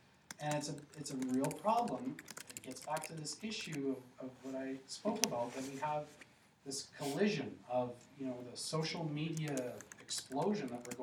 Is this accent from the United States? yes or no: no; Canada; So as a Canadian citizen, as a taxpayer, I think there's a fair question to ask just on that level